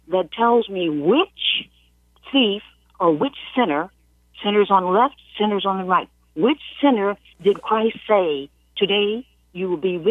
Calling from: Baja California, Mexico; Normally, I'm calling you from Baja, California, Mexico.

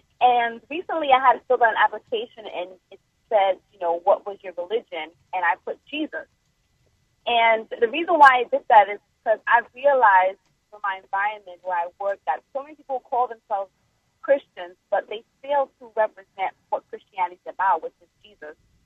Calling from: Manhattan, New York, United States; I'm calling from Manhattan.

